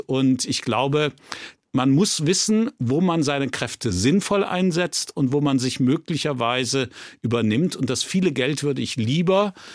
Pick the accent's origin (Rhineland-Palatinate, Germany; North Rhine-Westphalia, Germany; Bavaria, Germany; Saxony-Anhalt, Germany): Rhineland-Palatinate, Germany; Ich bin aufgewachsen in Rheinland-Pfalz